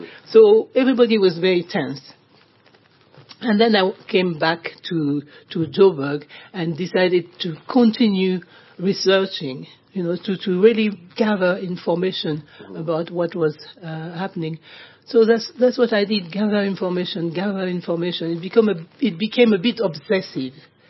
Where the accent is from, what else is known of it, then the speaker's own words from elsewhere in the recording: Côte d’Ivoire; So, you see, I'm from Côte d'Ivoire, which means I'm from the region. I'm from the West African region.